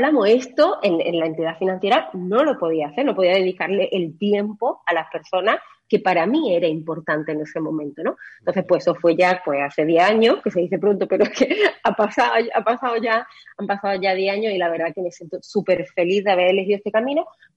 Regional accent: Málaga, Andalusia, Spain; now in Mallorca, Spain; yo trabajaba en Málaga, soy malagueña, y pedí el traslado a Mallorca porque me vine aquí

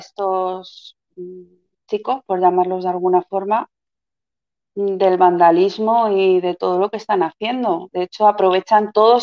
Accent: Catalonia, Spain; En Cataluña vivimos bien, no queremos independencia, somos españoles y catalanes y no queremos independencia.

